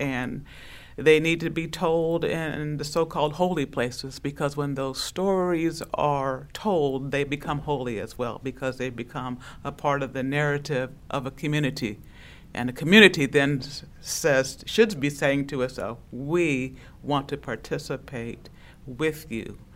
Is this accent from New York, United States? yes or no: yes; New York, United States; sometimes you think as a New Yorker you've heard it all.